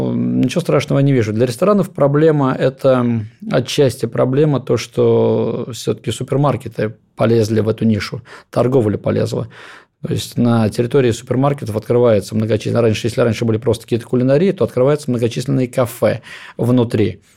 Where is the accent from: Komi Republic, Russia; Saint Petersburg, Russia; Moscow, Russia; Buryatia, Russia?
Moscow, Russia; мы, москвичи